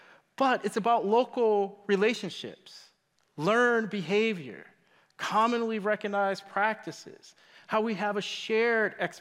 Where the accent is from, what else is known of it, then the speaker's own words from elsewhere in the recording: Detroit, Michigan, United States; this is the neighborhood where I grew up in Detroit. You can still see this on a map if you Google 8499 Lyford Street. This neighborhood doesn't exist anymore.